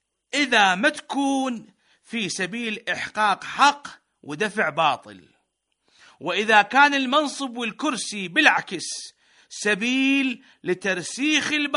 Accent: Iraq; فإحنا كشعب عراقي ندعمكم ونتشرف بتمثيلكم إنا بالبرلمان

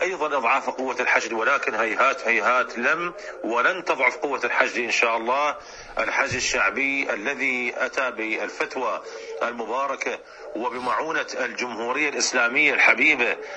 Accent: Iraq; بل هو الصمام الكبير لهذا الأمن في بلدنا العراق.

